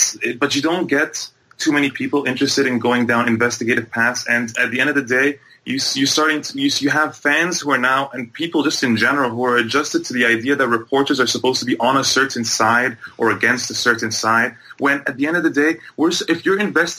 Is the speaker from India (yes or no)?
no; Egypt; growing up in Egypt under an oppressive regime that also had a fascination with history